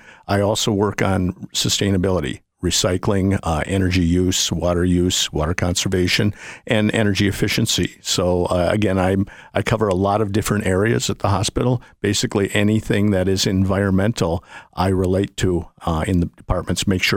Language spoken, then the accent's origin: English; St. Paul, Minnesota, United States; also born or lived in San Diego, United States; Born and raised in St. Paul. After high school, I was not able to afford college, so I went into the U.S. Navy in 1972